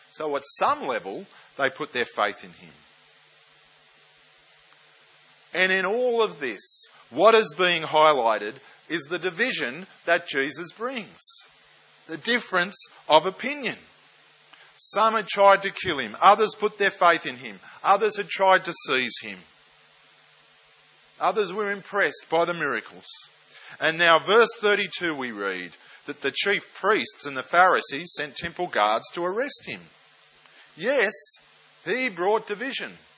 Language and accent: English; Lakemba, New South Wales, Australia; People from time to time ask me, where did you grow up? And sometimes I have to admit, with a tinge of embarrassment, I say, Lakemba. Lakemba, a working class suburb then and the Muslim heartland of the southwest now.